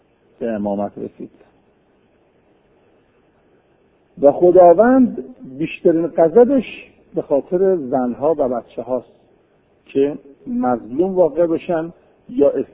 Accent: Kashan, Isfahan, Iran; شهر خودمون کاشون خودمون

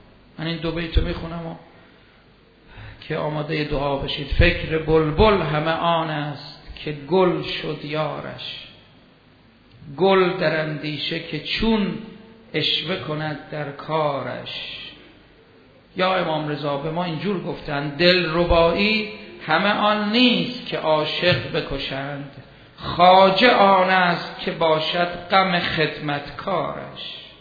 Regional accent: Iran; ما ایرانی هستیم، ما اومدیم زیارت

